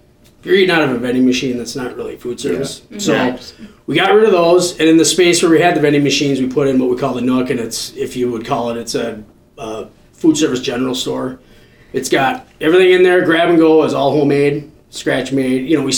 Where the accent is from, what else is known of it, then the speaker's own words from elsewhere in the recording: Tonka Bay, Minnesota, United States; I grew up around right outside of Excelsior in Tonka Bay, so this is kind of my stomping ground, so it's nice to be here.